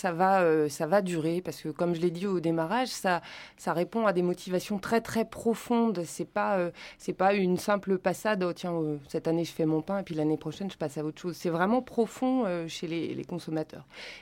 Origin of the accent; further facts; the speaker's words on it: France; comme je suis française